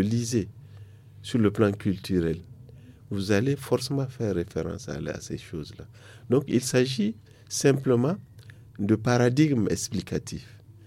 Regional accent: Niger; Mais bien sûr, ça me dit beaucoup de choses, puisque je suis nigérien.

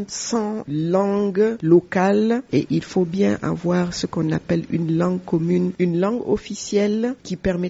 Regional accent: Niger; moi je suis du Niger

